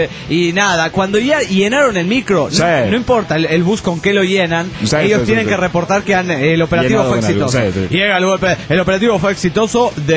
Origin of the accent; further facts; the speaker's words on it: Cancún, Quintana Roo, Mexico; Vengo de Cancún, Quintana Roo